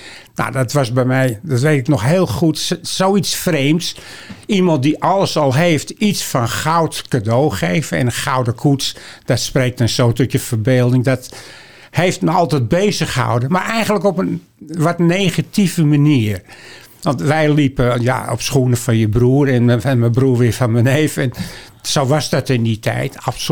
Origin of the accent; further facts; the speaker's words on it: Amsterdam, North Holland, Netherlands; Nou, ik kom zoals gezegd uit de Jordaan.